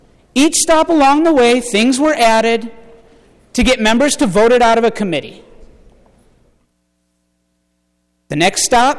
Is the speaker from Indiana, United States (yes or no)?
no; Brooklyn Park, Minnesota, United States; even right here in St. Paul, back in my hometown of Brooklyn Park.